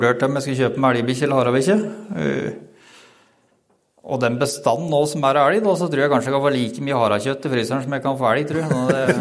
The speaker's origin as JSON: {"language": "Norwegian", "town": "Vikersund", "region": "Buskerud", "country": "Norway", "tie": "born or raised there", "lives_now": "Snarum, Norway", "said": "Mm. Født og oppvokst I Vikersund, og nå bor jeg på Snarum."}